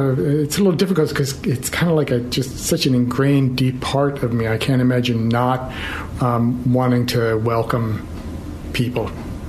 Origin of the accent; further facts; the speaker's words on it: Long Island, New York, United States; Where I grew up on Long Island, your family's history was really a big part of everybody's life.